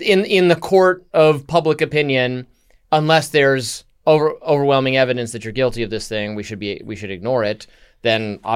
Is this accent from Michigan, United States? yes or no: yes; Michigan, United States; accent: Michigan; my Michigan accent comes out when I have to discuss him.